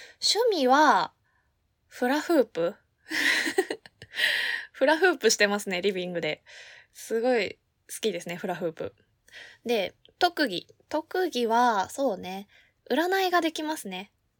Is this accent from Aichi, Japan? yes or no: no; Saitama, Japan; 出身地、埼玉県です。生まれも育ちも埼玉になっております。